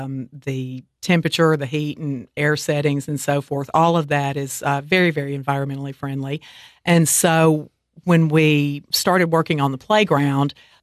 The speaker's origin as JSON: {"language": "English", "town": "Martin", "region": "Tennessee", "country": "United States", "also_born_or_lived": "Crossville", "said": "Originally, I'm from Martin, Tennessee. My father worked for TVA, and so he transferred to Watts Bar Nuclear, and I ended up in Crossville."}